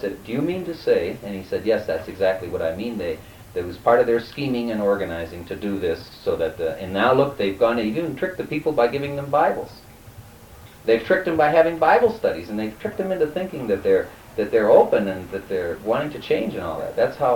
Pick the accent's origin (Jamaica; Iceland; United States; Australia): United States; St. Cloud, Minnesota; when I was a little kid growing up in St. Cloud, Minnesota, in 1945-46, St. Cloud was a Catholic town.